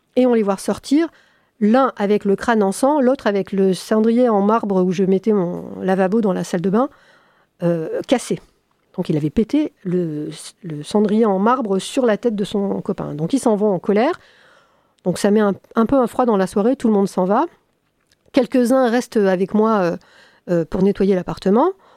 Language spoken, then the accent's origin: French; Toulon, Provence-Alpes-Côte d'Azur, France; Mais moi aussi, et à 6 ans aussi, j'habitais à Toulon.